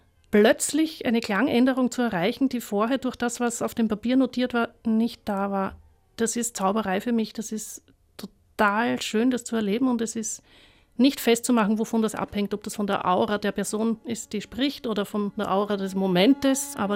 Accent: Vienna, Austria; Ich spiele Geige. Ich komme aus Wien

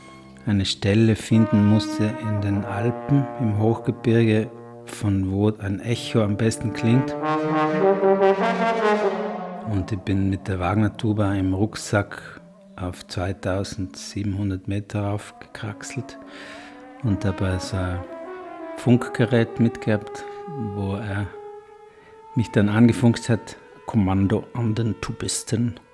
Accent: Trentino-Alto Adige, Italy; Ich spiele Horn und ich komme aus Südtirol und bin schon seit 92 Mitglied des Klangforums.

